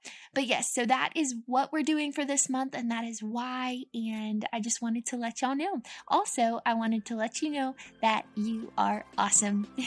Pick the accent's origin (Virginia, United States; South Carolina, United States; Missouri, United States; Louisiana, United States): Louisiana, United States; Monroe; I was born in Monroe, Louisiana, and I grew up in a Christian home.